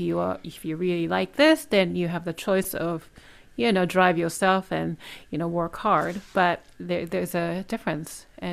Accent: Japan; now in United States; I'm Asian, obviously. I'm from Japan originally, but I'm Korean.

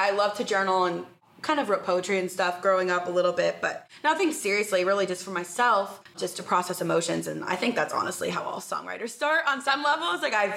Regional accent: Charlottesville, Virginia, United States; also born or lived in Massachusetts / North Carolina; now in Nashville, United States; Yeah, so I am originally from Charlottesville, Virginia, and honestly, kind of up and down the East Coast. I went to boarding school in Massachusetts for high school and then college in North Carolina

